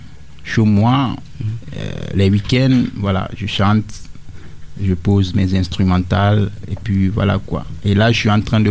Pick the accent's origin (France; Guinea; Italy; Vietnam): Guinea; Je viens de la Guinée-Conakry.